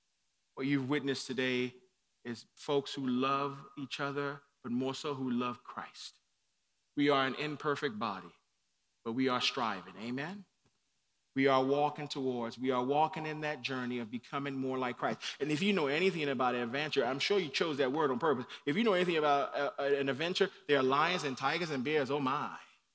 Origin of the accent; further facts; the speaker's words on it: Nigeria; I'm a Nigerian, and we have a saying that if you love me privately, don't hate me publicly.